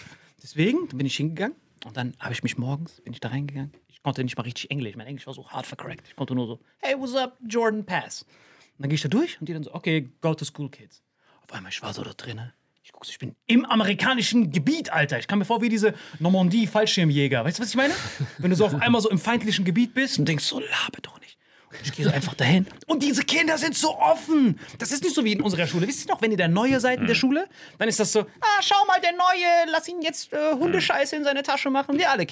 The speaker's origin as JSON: {"language": "German", "town": "Saarbrücken", "region": "Saarland", "country": "Germany", "said": "Ich weiß noch, als wir in Berlin waren, das ist ja schon in Deutschland so. Oh mein Gott, ich bin aus Saarbrück."}